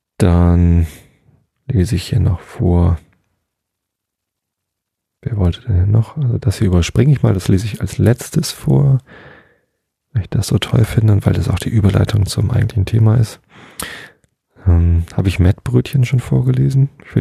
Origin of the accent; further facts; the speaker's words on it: Hamburg, Germany; wobei als Hamburger